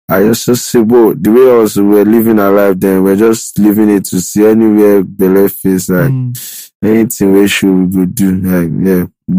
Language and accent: English; Lagos, Nigeria; I'm from Ekiti State, but I was born in Lagos State. Right. I was born somewhere around my 12th. Agility Road. I'm from Ekiti State, Ijaw local government to be precise.